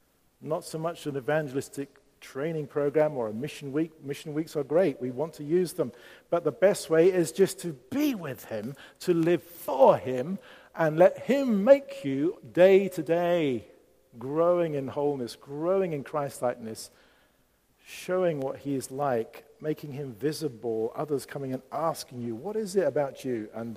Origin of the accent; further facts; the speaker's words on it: United Kingdom; now in Bremen, Germany; That's why I'm here in Bremen, because I feel, even as a British man, and I believe the UK is Europe